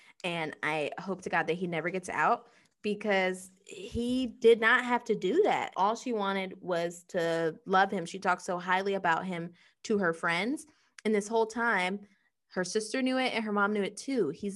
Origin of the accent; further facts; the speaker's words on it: United States; I can't pronounce Dan's last name because unfortunately I'm American